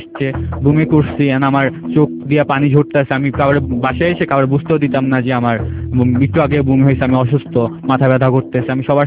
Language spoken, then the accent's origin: Bangla; Dhaka, Dhaka Division, Bangladesh; born there; আমার জন্ম ঢাকাতে হয়েছে, আমার আম্মু আগে পাকিস্তানে ছিল, আমাদের ফুল ফ্যামিলি ঢাকাতেই।